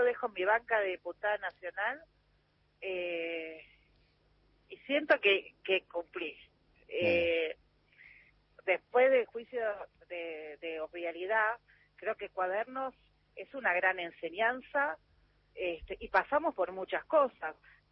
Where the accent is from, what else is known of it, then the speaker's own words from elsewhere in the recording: Buenos Aires, Argentina; yo soy de Mataderos, toda mi vida viví ahí